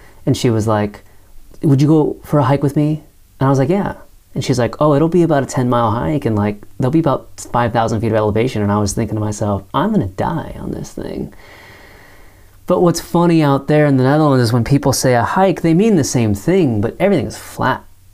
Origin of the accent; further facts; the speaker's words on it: California, United States; to me as an American or a Southern Californian